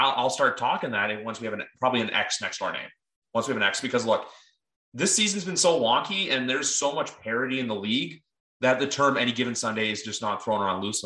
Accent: Canada; as a Canadian

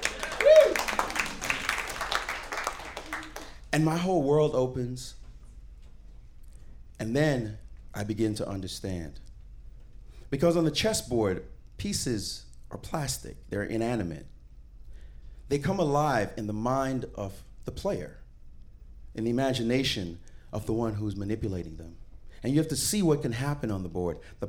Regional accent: Jamaica; not from Jamaica." I said, yes, I am. He said, you don't sound Jamaican at all. I had somehow lost my accent without even trying.

